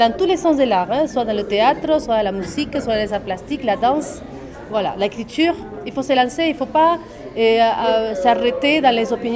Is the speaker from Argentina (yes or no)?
yes; Argentina; now in Marie-Galante, France; je suis originaire d'Argentine et j'habite ici à Marie-Galante depuis 7 ans